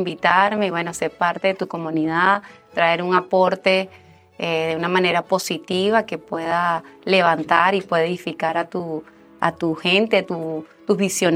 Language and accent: Spanish; Venezuela; now in Miami, United States; Yo soy venezolana. Tengo desde el 2014, vine a vivir aquí a Estados Unidos, a Miami.